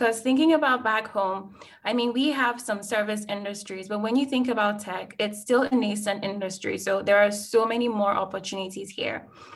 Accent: Nigeria; now in United States; So like I said, I'm from Nigeria and I didn't have that opportunity.

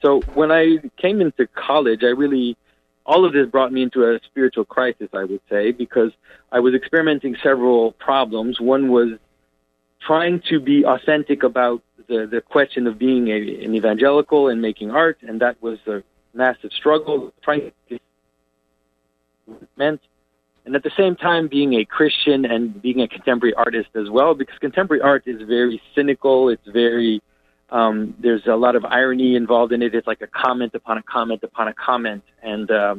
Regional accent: Quebec, Canada; Well, I grew up here in Quebec, which is a French-speaking part of Canada

